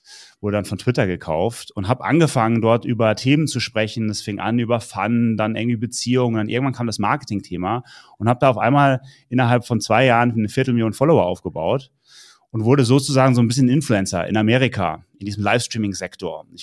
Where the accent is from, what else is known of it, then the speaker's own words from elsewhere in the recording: Wiesbaden, Hesse, Germany; Also ursprünglich aus Wiesbaden. Wohne mittlerweile in München